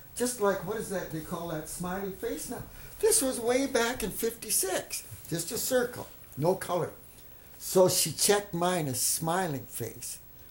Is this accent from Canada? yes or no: yes; Canada; I don't think he even knew I was a Canadian unless he recognized my accent, probably did.